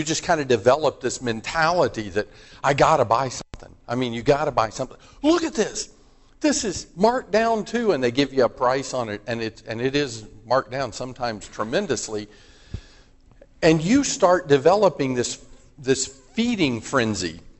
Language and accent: English; Tampa, Florida, United States; I'm from Tampa, Florida area.